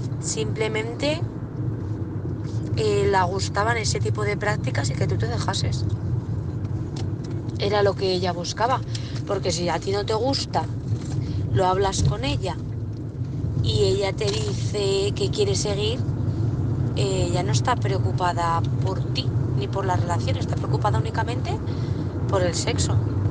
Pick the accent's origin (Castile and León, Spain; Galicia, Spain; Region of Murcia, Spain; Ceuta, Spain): Castile and León, Spain; Burgos; de Burgos.